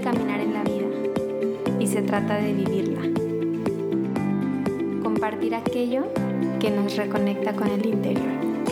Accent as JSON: {"language": "Spanish", "country": "Mexico", "said": "Él es peruano, yo soy mexicana"}